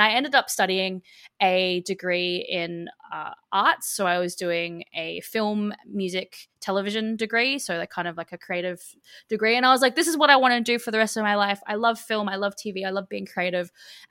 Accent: Brisbane, Queensland, Australia; And growing up, I'm actually from Brisbane. Growing up in Brisbane, it was one of those things too

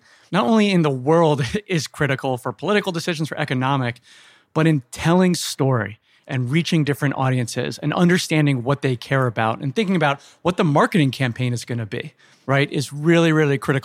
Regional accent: New Jersey, United States; also born or lived in Boston / New York / Chicago / Los Angeles; now in San Diego, United States; I'm from the tri-state area. I grew up in Jersey, school in Boston, and then I was worked in finance in New York.

